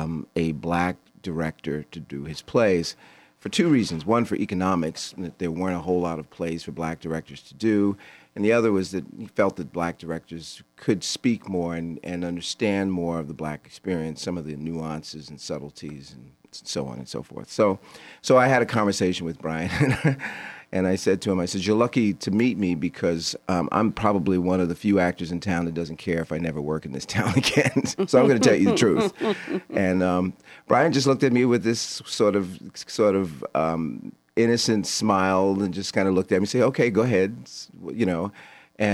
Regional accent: East Coast, United States; you know, I'm from the East Coast

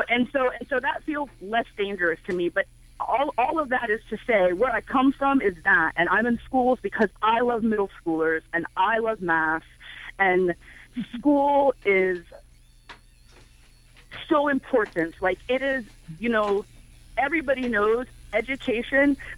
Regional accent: Virginia Beach, Virginia, United States; now in Portland, United States; I'm not from Portland. I've been here 10 years. I'm from the South. I'm from Virginia Beach, Virginia, heavily military, it's heavily military.

